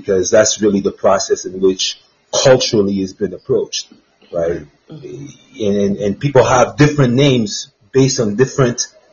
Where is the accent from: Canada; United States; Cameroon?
Cameroon; but I'm not French. I'm from Cameroon. I was born in Cameroon. And so, I remember growing up, I went to a French, school back home